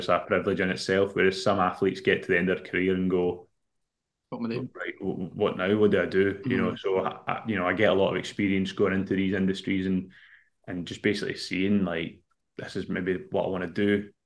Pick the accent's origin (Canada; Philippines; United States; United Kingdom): United Kingdom; Scotland